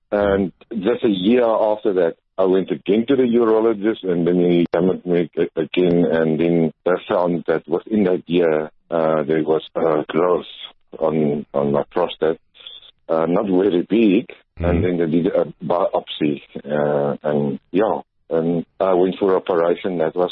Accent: Cape Town, Western Cape, South Africa; also born or lived in Karoo; Okay, I'm originally from Cape Town. I was born in the Karoo, Tasmania, and then I grew up in Cape Town and went to school here.

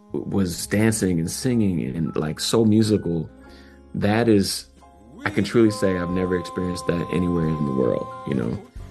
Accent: Minneapolis, Minnesota, United States; you know, I'm from Minneapolis. Like my first concert was three blocks from where George Floyd was murdered, like three blocks. This is my hometown. This is my neighborhood.

